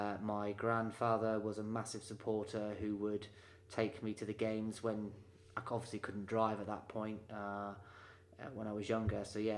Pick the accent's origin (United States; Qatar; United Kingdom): United Kingdom; Plymouth, South West England; I grew up in Plymouth, which is a town down in the West Country of the United Kingdom. So very sort of countryside, think beaches and coastlines, very, very pretty, very nice.